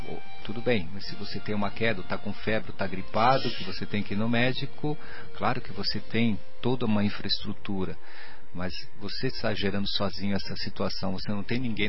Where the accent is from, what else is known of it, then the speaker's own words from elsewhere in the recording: Brazil; moved away; A gente é sul-americano, made in Brasil.